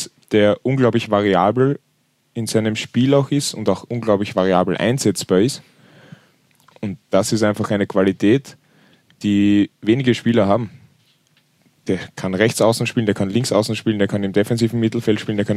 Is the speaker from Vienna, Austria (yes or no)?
yes; Vienna, Austria; Erklärt es mir das als Wiener.